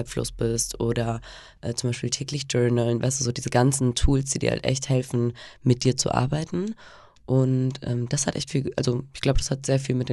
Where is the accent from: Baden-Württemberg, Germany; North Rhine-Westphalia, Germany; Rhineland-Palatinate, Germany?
North Rhine-Westphalia, Germany; Cologne; now in Hamburg, Germany; Ich bin halt in Köln in der Großstadt aufgewachsen und bin nach Hamburg gezogen